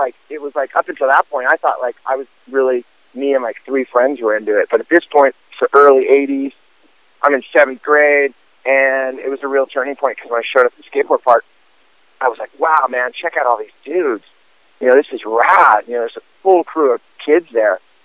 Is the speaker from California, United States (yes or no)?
yes; Santa Cruz, California, United States; Yeah, I grew up in Santa Cruz. My parents moved there.